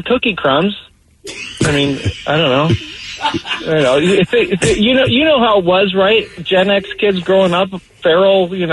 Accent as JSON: {"language": "English", "town": "Olympia", "region": "Washington", "country": "United States", "tie": "born or raised there", "said": "And I grew up in Olympia and in a nice neighborhood, and there was a lady there who cut the kids' hair in the neighborhood, as things used to be."}